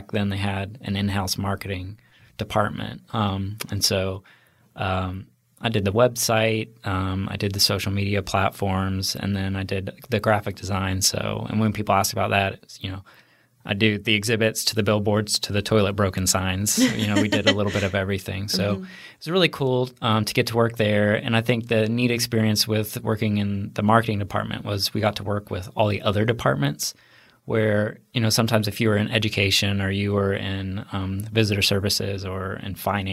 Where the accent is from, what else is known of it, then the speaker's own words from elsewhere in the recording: Georgia, United States; And when I was a little kid, we grew up near the Lost Mountain Store.